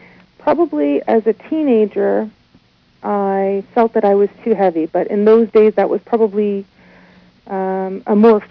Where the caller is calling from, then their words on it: Ottawa, Ontario, Canada; I am in Ottawa, Ontario, which is in Canada.